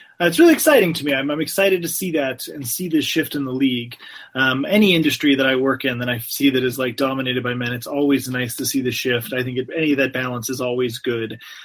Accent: California, United States; But growing up in the Bay Area, Tim Brown was a household name before Jerry Rice even.

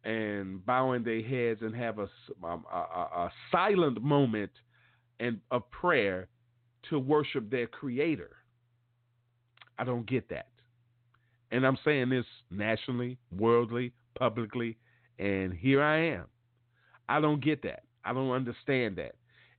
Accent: Mobile, Alabama, United States; And down in Mobile, Alabama, in my hometown, they have taken prayer out of Mobile County Public School System.

